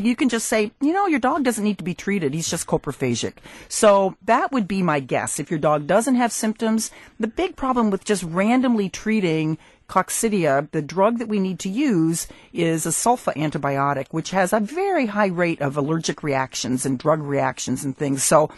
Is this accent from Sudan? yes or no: no; Canada; I'm a Canadian.